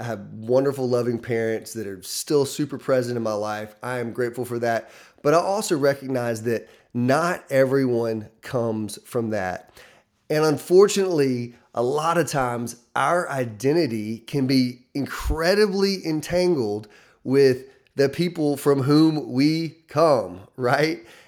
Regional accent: Mississippi, United States; born there; now in Mountain Brook, United States; Actually, I was born in Mississippi, but we're not going to talk about that. But now I'm in the state of Alabama living in Mountain Brook in 2025

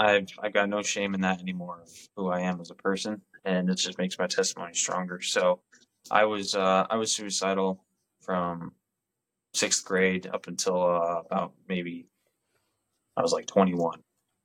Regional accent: Connecticut, United States; moved away as an adult; I'm originally from Connecticut, but mm-hmm. I live in Central Florida. I lived here for about over 10 years now at this point. Yeah, 2012 is when I moved down here.

